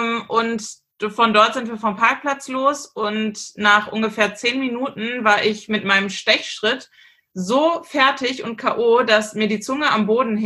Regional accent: North Rhine-Westphalia, Germany; Und geboren bin ich auch gar nicht hier in Süddeutschland, sondern ich komme gebürtig aus Nordrhein-Westfalen und bin auch dort in der Großstadt aufgewachsen und habe dann auch danach mein weiteres Leben eigentlich fast nur in Großstädten verbracht

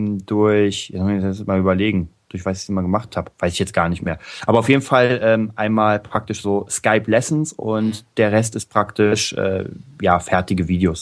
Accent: Berlin, Germany; Berlin, meine die Hauptstadt Deutschlands, meine Heimatstadt.

